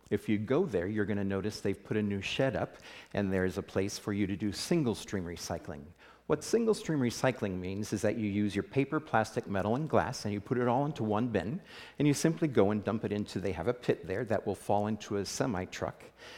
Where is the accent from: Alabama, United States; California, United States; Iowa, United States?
Iowa, United States; West Des Moines; I'm from West Des Moines, Iowa. I live there with my wife and two boys.